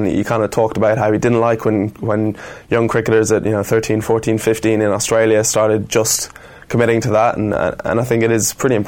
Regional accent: Rathgar, Leinster, Ireland; Yeah, it's a nice spot. Lovely place. It was close to all where I was used to go to school

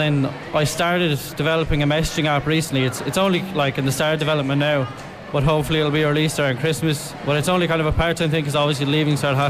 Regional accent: Waterford, Munster, Ireland; like especially I'm from Waterford, so it was quite a long travel up to be then first.

